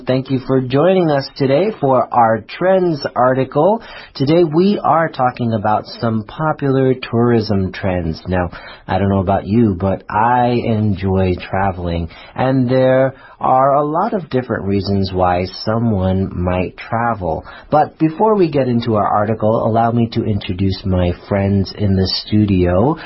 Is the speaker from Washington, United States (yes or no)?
no; New York City, New York, United States; Yeah, I love New York. I mean, I'm from New York, so it's a great city.